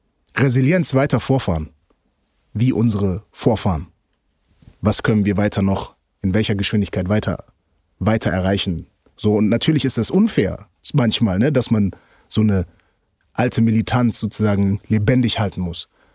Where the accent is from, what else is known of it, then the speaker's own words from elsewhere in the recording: Bremen, Germany; ich komme aus Bremen. Ich komme aus dem Steintor aus Bremen. Jeder, der ungefähr weiß, was das für eine Ecke ist, weiß, was das bedeutet, wenn du da als Schwarzer rumläufst.